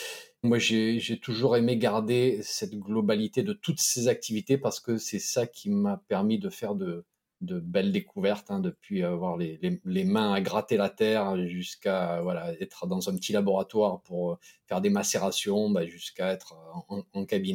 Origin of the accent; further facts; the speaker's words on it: France; alors tu imagines utiliser ce terme chez nous en France, c'est juste complètement hors de question.